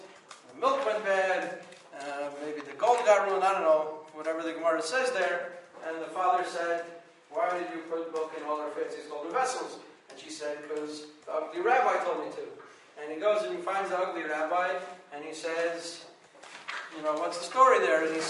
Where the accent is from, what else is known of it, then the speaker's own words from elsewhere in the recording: Manhattan, New York, United States; I'm from Manhattan, I haven't seen a cow.